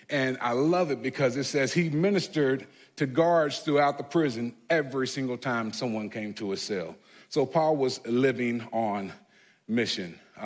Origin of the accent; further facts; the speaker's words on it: Lexington, Kentucky, United States; told people I was from Lexington, Kentucky.